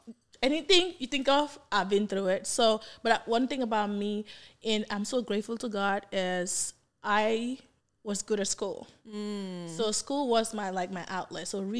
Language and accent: English; Gambia; English is a second language; I'm from West Africa. You can tell from my accent. I'm from the Gambia. It's a small country, about 2 million population.